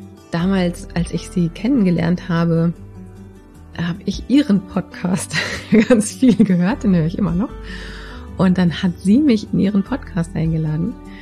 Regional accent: Berlin, Germany; Ich komme aus Berlin.

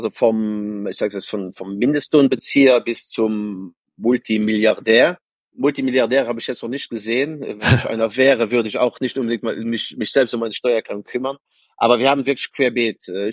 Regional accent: Luxembourg; first language Luxembourgish; German is a second language; die Mehrsprachigkeit in Luxemburg, wir sprechen ja sich, also unsere Muttersprache ist Luxemburgisch, das ähnelt ein bisschen in Deutschen, aber ich denke nicht, dass jetzt die Zuhörer mich verstehen würden, wenn ich Luxemburgisch sprechen würde. Dann lernen wir Deutsch, wir lernen Französisch in der Schule und Englisch

